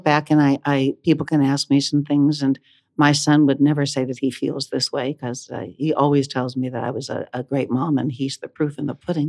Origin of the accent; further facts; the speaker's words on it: Johnstown, Pennsylvania, United States; now in New York, United States; I grew up in Johnstown, Pennsylvania, and my mother used to take dance class with Gene Kelly.